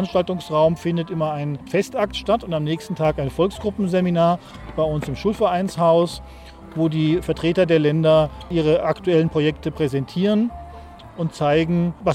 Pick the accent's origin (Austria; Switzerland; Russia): Austria; Vienna; ich komme aus Wien von der österreichischen Landsmannschaft.